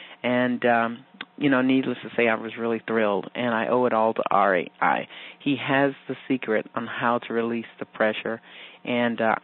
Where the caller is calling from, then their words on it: Bowie, Maryland, United States; I'm calling from Bowie, Maryland.